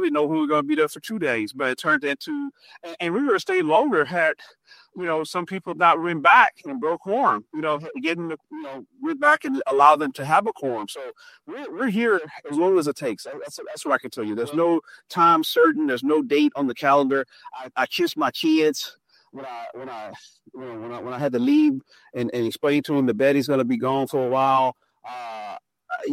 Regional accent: Texas, United States; we are right from Texas.

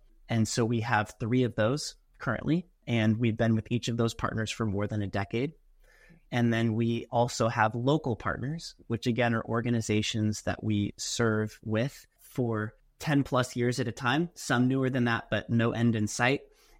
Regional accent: Portland, Oregon, United States; now in Seattle, United States; I am from Portland, Oregon, originally. Yep, grew up there. Been in Seattle for over a decade now.

